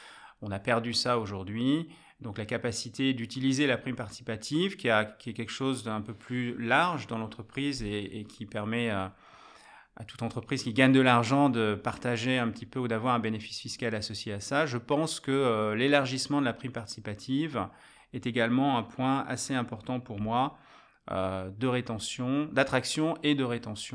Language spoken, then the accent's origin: French; France; Alors, je suis français, hein, donc et je suis suffisamment vieux pour avoir vécu la transition des 39 heures vers les 35 heures en France.